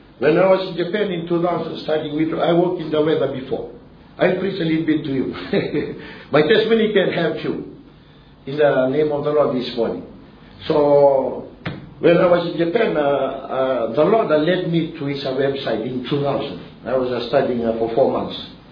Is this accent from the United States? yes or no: no; Fiji; Brother Gen, I'm from Fiji, I'm a believer.